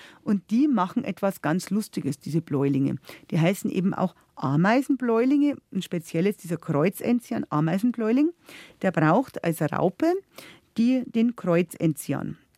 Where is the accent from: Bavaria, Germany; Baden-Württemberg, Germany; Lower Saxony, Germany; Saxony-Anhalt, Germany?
Bavaria, Germany; eine ganz seltene Enziansart bei uns in Bayern